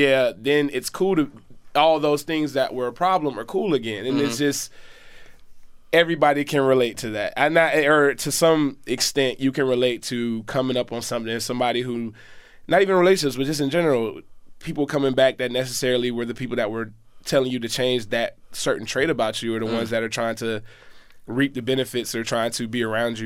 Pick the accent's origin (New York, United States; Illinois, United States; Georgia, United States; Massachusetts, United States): Georgia, United States; East Point; I'm from East Point, I went to school like all around the city, so I've dealt with literally every demographic in Atlanta.